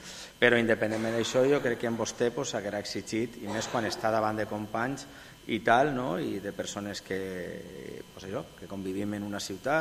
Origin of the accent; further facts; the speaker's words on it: Villarreal, Valencian Community, Spain; perquè a mi el gran problema en el nom del meu poble el tinc en la R mayúscula i en el guioner del mig, de forma permanent. Allà on vaig. Villarreal en una R enorme o llevant el guió del mig.